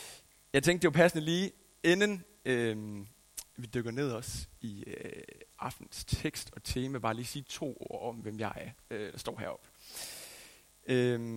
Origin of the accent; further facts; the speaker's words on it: Skjern, Central Denmark Region, Denmark; at være lige her i Skjern også i aften. Det er jo simpelthen min hjemby. Eller i hvert fald her, hvor jeg er opvokset.